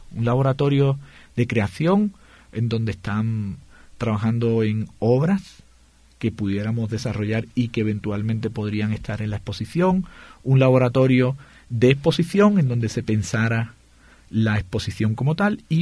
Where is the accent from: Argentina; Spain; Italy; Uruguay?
Spain; southern Spain; yo soy del sur de España y me apasiona el flamenco y me apasiona el baile flamenco y la música flamenca